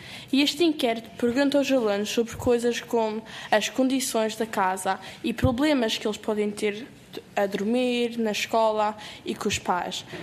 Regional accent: Jersey; somos de Jersey

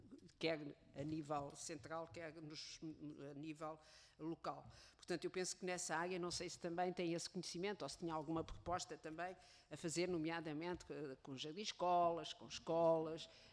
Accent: Lisbon, Portugal; eu também sou lisboeta, alfacinha, mas também não vivo há 30 e tal anos em Lisboa.

